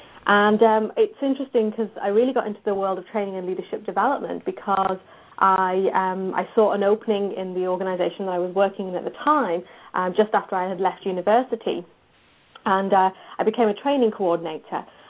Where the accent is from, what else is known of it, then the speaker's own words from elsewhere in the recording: England, United Kingdom; I grew up in England, my background is of an Indian Muslim home.